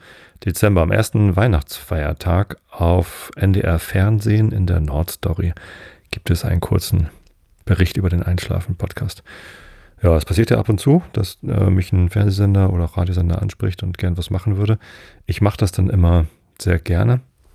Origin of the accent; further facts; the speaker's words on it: Northern Germany, Germany; Also ich bin ja Norddeutscher